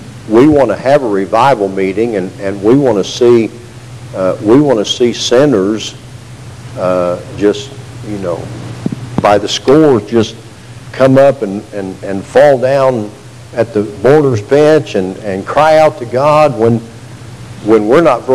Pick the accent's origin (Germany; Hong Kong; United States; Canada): United States; Indianapolis, Indiana; I remember times where I grew up in Indianapolis among the churches there, and especially I have memories of Fellowship Church there, because that's where I attended the most.